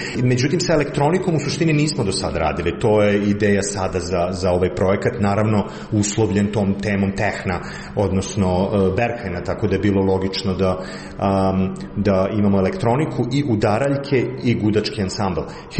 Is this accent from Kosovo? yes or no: no; Belgrade, Serbia; moved away as an adult; now in Berlin, Germany; ja sam rodom iz Beograda, ali živim već 20 godina u Berlinu